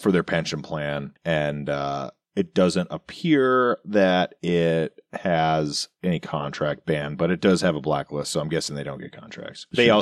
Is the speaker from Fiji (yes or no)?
no; Minnesota, United States; Now, this is the big one because we are from Minnesota and Minnesota is yeah, very active